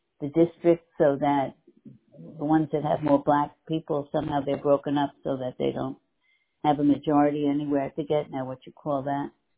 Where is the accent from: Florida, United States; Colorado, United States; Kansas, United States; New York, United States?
New York, United States; now in Texas, United States; I'm in Texas. I'm from New York, but I'm in Texas.